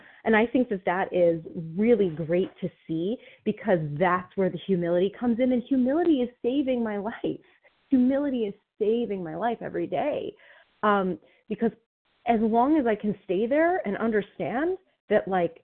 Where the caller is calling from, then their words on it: New Jersey, United States; I'm from New Jersey, and I'm recovered for today.